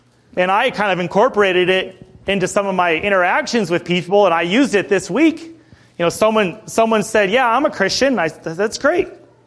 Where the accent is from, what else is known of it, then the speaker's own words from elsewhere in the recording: Ireland; I'm Irish. I was born to be confrontational.